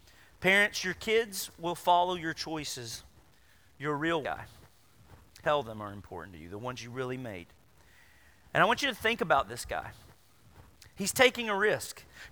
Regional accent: Arkansas, United States; I grew up in Central Arkansas with Ponce de Leon rumors.

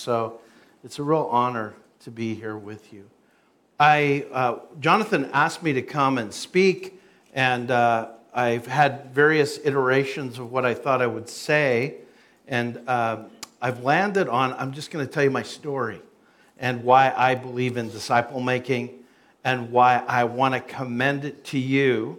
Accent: Calgary, Alberta, Canada; that's my home city. That's where I grew up. And when I grew up in Calgary, Alberta, Canada

